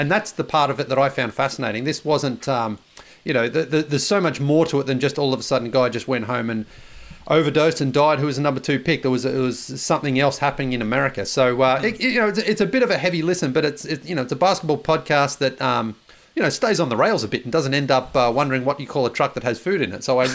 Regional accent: Australia; anyone who's familiar with our podcast knows that I grew up in Australia and getting access to highlights was difficult.

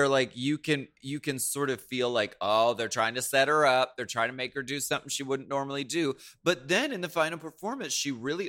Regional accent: New York City, New York, United States; I am from New York City.

